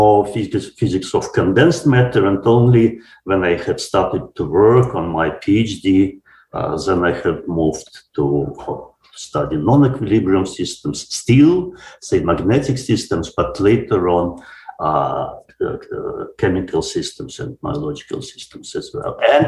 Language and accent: English; Moscow, Russia; now in Germany; I come from Moscow. So we have moved from Moscow to Germany 30 years ago. But before that, I was in Moscow.